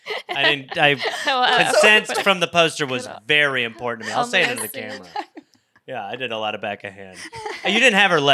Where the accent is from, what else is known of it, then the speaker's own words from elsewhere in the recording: England, United Kingdom; I mean, I'm English